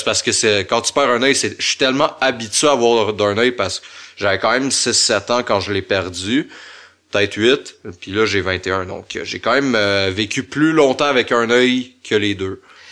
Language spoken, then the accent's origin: French; Saint-Sauveur, Quebec, Canada; also born or lived in Sainte-Agathe; J'habitais à Saint-Sauveur dans ce temps-là. J'avais. Tu sais, je suis né à Saint-Agathe, mais j'ai grandi à Saint-Sauveur.